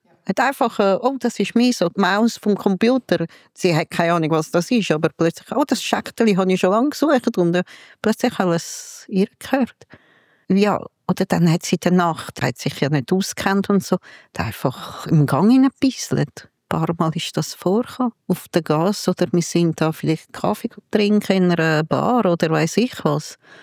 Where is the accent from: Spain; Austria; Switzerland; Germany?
Spain; weil bei uns in Spanien unten hat jeder Zweite oder jeder demenzkranke Verwandte oder Mutter. Und bei uns wird das zuhause betreut.